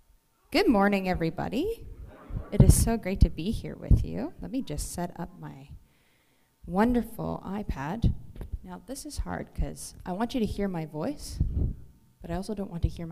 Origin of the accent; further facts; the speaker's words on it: Edmonton, Alberta, Canada; I come from Edmonton.